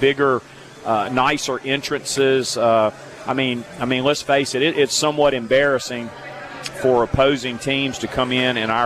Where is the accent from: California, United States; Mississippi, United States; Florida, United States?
Mississippi, United States; Hattiesburg; born or raised there